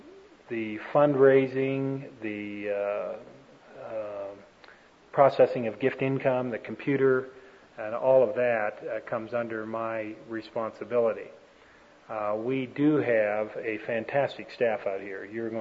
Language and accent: English; Toronto, Ontario, Canada; born or raised there